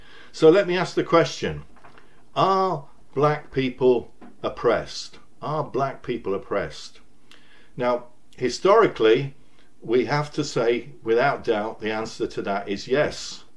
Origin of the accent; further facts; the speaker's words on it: Hull, Yorkshire and the Humber, United Kingdom; in my home city, I come from Hull in Yorkshire